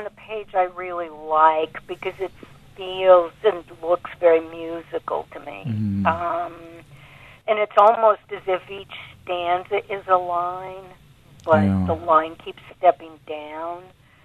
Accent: the West, United States; also born or lived in Ithaca, United States; When I grew up in the West, I thought my real life was on the East Coast.

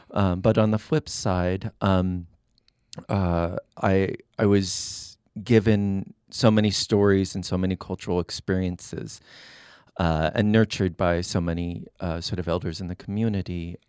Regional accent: Montana, United States; So yes, I grew up in the Flathead tribe, which is also known as the Salish Kootenai tribe.

